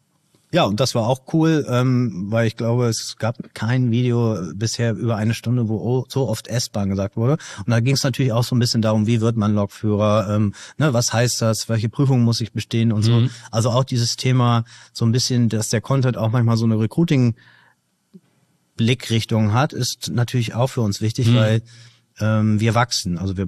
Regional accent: Bremen, Germany; Ich komme ja aus Bremen und verbotene Stadt, ne?

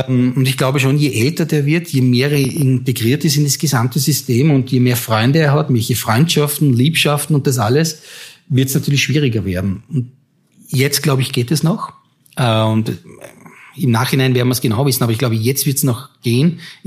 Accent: Vorarlberg, Austria; Aber für mich war Vorarlberg immer Teil meiner Heimat. Das war für mich immer zu Hause.

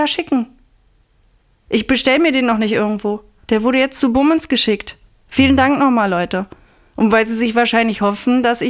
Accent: East Germany, Germany; ich bin aus dem Osten.

